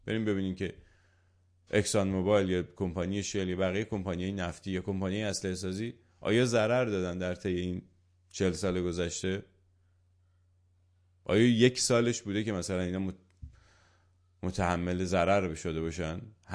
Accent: Iran; من هم ایرانی هستم، من هم پاره تن ایران هستم،

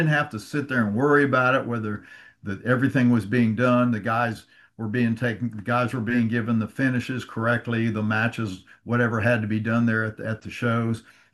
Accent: Florida, United States; growing up in Florida, when I first started watching pro wrestling, Cowboy Luttrell was the promoter.

